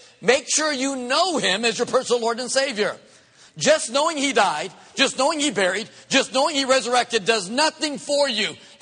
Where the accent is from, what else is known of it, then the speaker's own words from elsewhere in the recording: United States; I'm glad I'm an American, and I'm glad we have the freedoms we do.